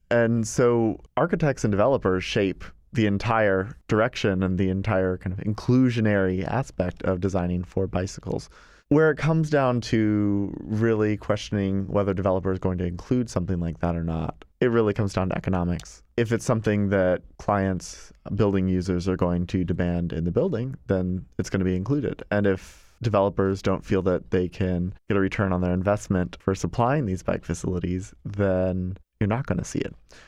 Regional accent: Atlanta, Georgia, United States; also born or lived in New Orleans; Growing up in the Atlanta suburbs, I had a bike like most kids, and my brother and I would ride around the yard and the driveway just purely for recreation.

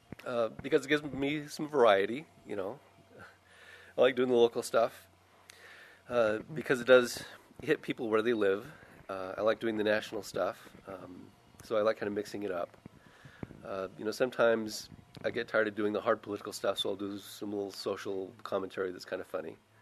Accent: Oceanside, California, United States; When I was growing up in Oceanside, California, we'd get these clouds of smog coming down from Los Angeles

